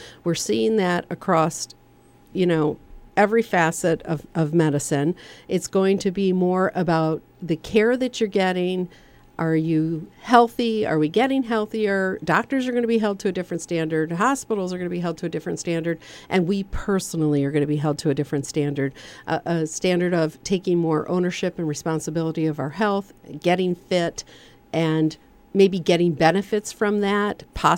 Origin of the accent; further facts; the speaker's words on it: Michigan, United States; which, you know, I'm from Michigan, and I said promenade, and we have to say promenade.